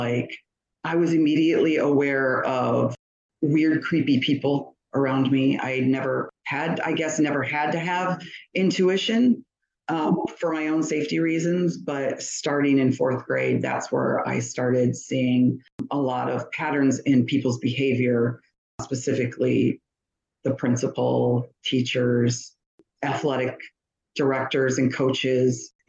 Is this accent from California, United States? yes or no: no; Michigan, United States; I'm a 55-year-old mom and wife. I have four sons. I grew up in Michigan in a very rigorous Christian household.